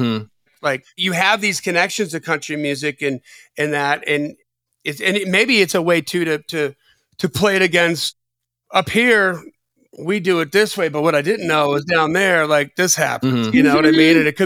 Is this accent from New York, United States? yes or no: no; Wisconsin, United States; Like, okay, so I grew up in Wisconsin, Haley, and I remember the first time that we saw grits.